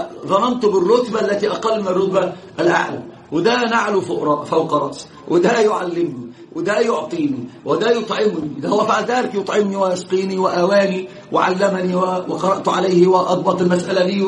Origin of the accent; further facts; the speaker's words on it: Egypt; إيش هم قالوا عندنا في مصر؟